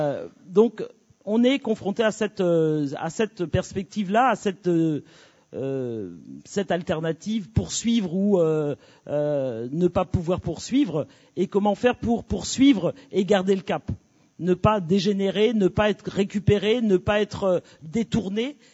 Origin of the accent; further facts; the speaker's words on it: Cameroon; chez nous au Cameroun